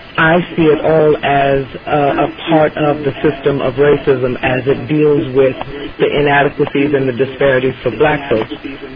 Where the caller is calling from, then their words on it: Detroit, Michigan, United States; I'm calling from Detroit, Michigan.